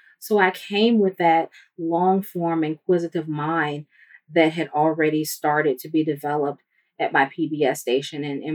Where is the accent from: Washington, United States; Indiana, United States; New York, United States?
Indiana, United States; Gary; until I became a reporter in my hometown. And in 2012, I reopened the case with the Gary Police Department